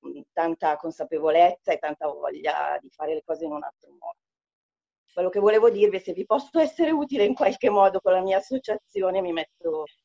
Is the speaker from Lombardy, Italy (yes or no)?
yes; Varese, Lombardy, Italy; volevo dire che io sono di Varese.